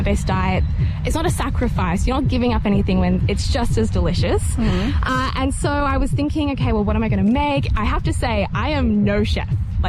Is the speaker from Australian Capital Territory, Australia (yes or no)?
yes; Canberra, Australian Capital Territory, Australia; we are a Canberra proud business, my hometown of Canberra